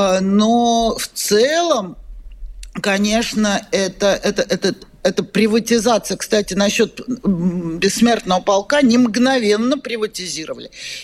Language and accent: Russian; Russia; Я вот изнутри России, как россиянка